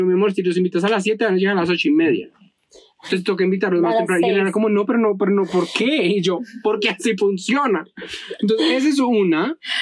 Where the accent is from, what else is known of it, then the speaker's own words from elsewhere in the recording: Colombia; Nosotros como colombianos y como muy latinos puntuales.